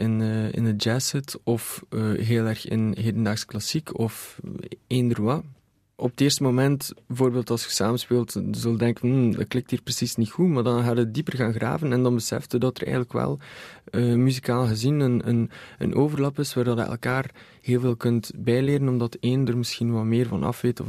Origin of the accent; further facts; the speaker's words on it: Ghent, East Flanders, Belgium; Maar ik ben ook van Gent